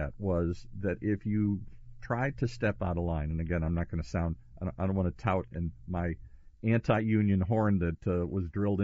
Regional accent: Midwest, United States; I'm from the Midwest. We don't talk and share too well here.

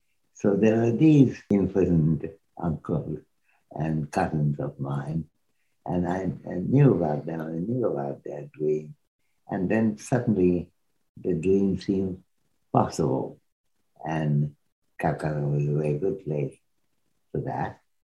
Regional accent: Dhaka, Dhaka Division, Bangladesh; especially since I came from Dhaka

